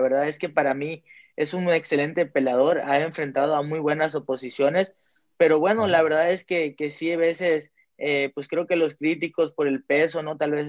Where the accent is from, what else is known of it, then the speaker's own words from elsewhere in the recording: Mexico; los dos somos mexicanos